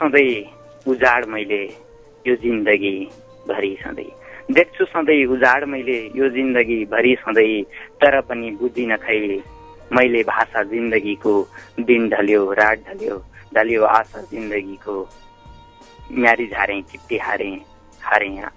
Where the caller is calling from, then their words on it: Parsa, Bagmati, Nepal; चितवन पर्साबाट